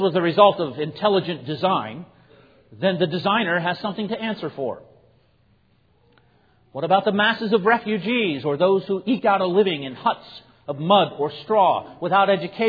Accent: Baltimore, Maryland, United States; born there; I was born in Baltimore in the city. I think it was called Memorial Hospital. Is that still there?

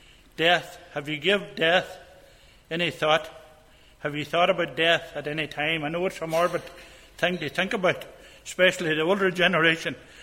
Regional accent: Castlederg, Northern Ireland, United Kingdom; now in Omagh, United Kingdom; So, as I say, I'm from Castlederg. I'm living now in Oma.

